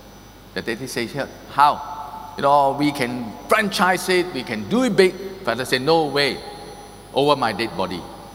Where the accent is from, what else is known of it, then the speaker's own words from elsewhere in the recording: Ipoh, Perak, Malaysia; I come from Ipoh. I grew up there.